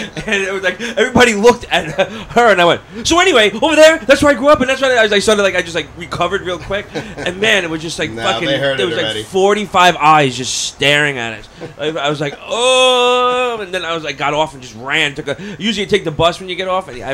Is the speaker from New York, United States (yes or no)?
yes; Canarsie, New York, United States; I grew up in Canarsie. Now, Canarsie, when I grew up, is Italian, Irish, Jewish. Now, it's predominantly a black neighborhood. My parents still live there